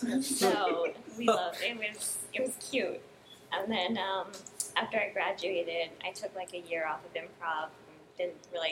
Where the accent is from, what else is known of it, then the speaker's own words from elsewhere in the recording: Hudson, New Hampshire, United States; I am from Hudson, New Hampshire, which I just came from.